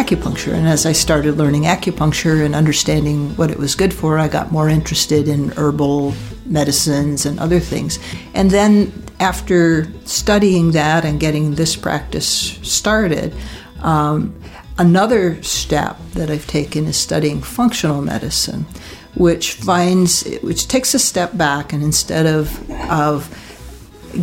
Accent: Vermont, United States; Well, I grew up primarily in Vermont and did my schooling at Tulane University and University of Vermont.

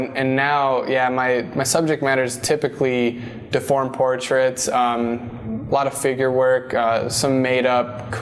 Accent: Wood Lake, Minnesota, United States; I'm originally from Wood Lake, Minnesota. It's a small town of 300 people, 5 hours west.

